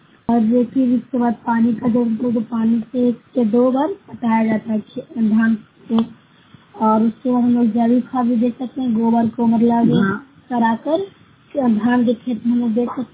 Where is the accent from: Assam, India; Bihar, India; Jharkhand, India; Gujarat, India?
Bihar, India; मैं नौसरा ब्लॉक से हूँ, जिला नालंदा से निवासी हूँ।